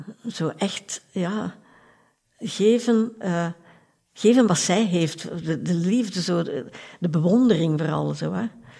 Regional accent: Tienen, Flemish Brabant, Belgium; ja, ik ben geboren en getogen in Tiene, dus ik ken Tiene heel goed, veel mensen.

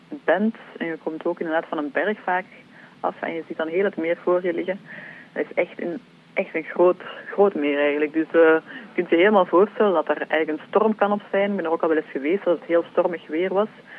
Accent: Leuven, Flemish Brabant, Belgium; ik ben van Leuven afkomstig. Ik ben verpleegkundige en ja, ik ben actief bij ons in de parochie in Leuven en Sint-Quintens.

